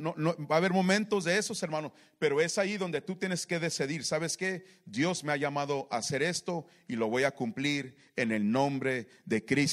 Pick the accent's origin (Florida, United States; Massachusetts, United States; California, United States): California, United States; Yo soy nacido aquí en el centro. Soy del Valle Imperial. Aquí crecí, aquí fui a la escuela.